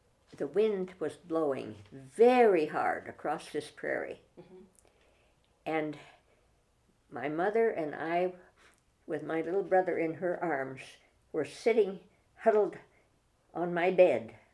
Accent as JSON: {"language": "English", "town": "Stanton", "region": "Nebraska", "country": "United States", "tie": "born there", "said": "I was born in Stanton, Nebraska, July 1st, 1913."}